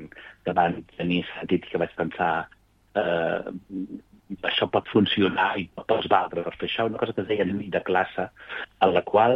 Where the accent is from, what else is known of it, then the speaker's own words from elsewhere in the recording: Calaf, Catalonia, Spain; Jo soc de Calaf